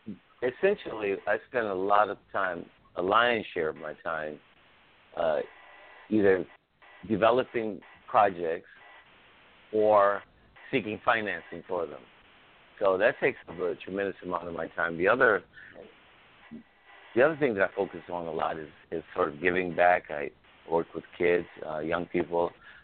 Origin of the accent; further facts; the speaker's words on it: Chicago, Illinois, United States; we can go down the laundry list of people that influenced me growing up in Chicago in terms of dance.